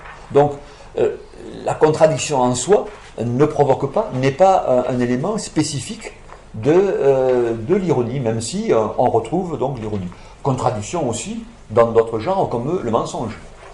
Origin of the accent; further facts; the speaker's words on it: Auvergne-Rhône-Alpes, France; parce que je suis Auvergnat